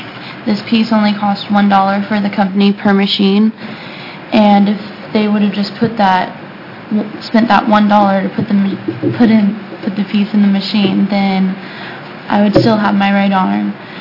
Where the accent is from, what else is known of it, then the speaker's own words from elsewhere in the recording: Central Point, Oregon, United States; I'm from Central Point, Oregon.